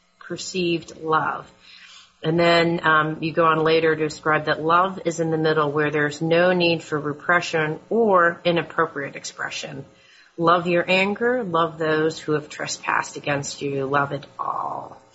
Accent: East Coast, United States; I actually have no problem with being angry, but because I'm from the East Coast.

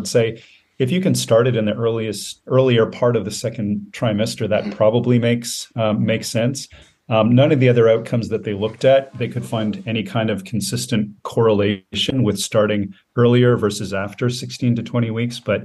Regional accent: Steinbach, Manitoba, Canada; a family physician that I comes from my hometown. She delivers a lot of babies in Steinbeck, Manitoba.

